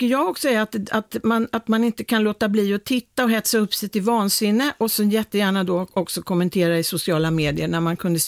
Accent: Linköping, Östergötland, Sweden; i Linköping, min hemstad. eller födelsestad kanske det heter. Jag bor ju inte där längre

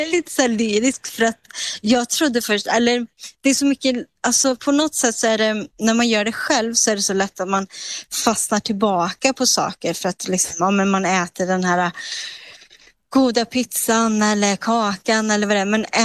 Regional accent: Sweden; born or raised there; moved away as an adult

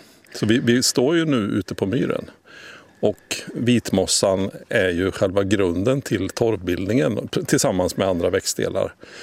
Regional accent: Västra Götaland County, Sweden; I mina hemtrakter i Västergötland, där finns det faktiskt några lokaler med myrlilja fortfarande.

